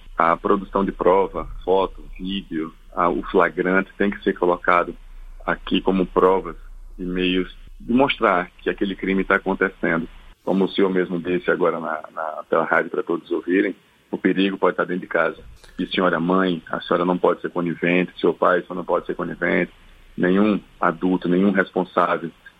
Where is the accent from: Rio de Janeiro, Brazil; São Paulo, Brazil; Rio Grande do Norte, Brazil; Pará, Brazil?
Rio Grande do Norte, Brazil; Natal; born or raised there